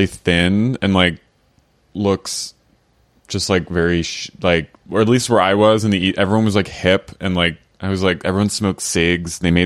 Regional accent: United States; he knew I was from America

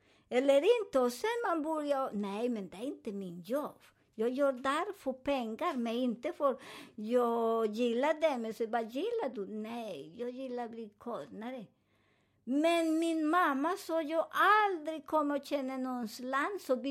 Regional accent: Colombia; Swedish is a second language; now in Sweden; Jag är från Colombia. Men den delen som jag födde där var mera ljusare.

